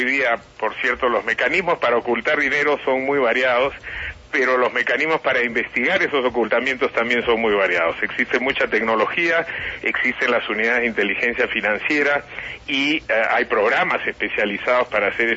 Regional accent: Peru; yo soy peruano y hablo en general de la región

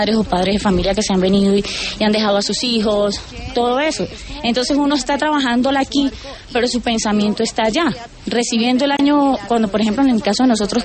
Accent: San Cristóbal, Táchira, Venezuela; mi familia y todos nosotros somos de San Cristóbal, prácticamente ahí cercanos a Norte de Santander.

